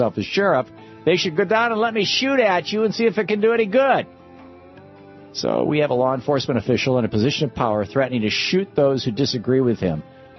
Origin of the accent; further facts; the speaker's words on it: United States; born there; You know, I'm very pleased that I was born in America. I'm very glad to be a U.S. citizen.